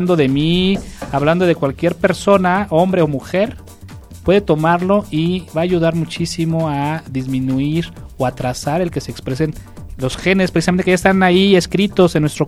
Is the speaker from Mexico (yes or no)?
yes; Mexico; pues muy orgulloso como mexicano el saber que un grupo de colegas lo hicieron